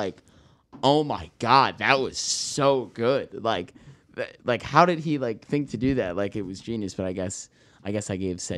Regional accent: New Jersey, United States; Yeah, I'm from New Jersey.

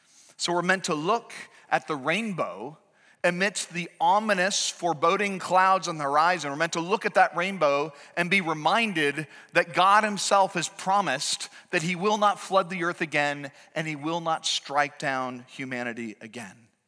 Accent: New England, United States; So as a kid growing up in New England, we'd often go down to Boston Commons.

